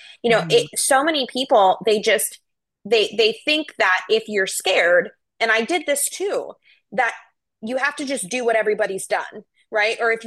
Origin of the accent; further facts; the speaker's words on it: Florida, United States; I remember when I born and raised in Florida, never seen snow.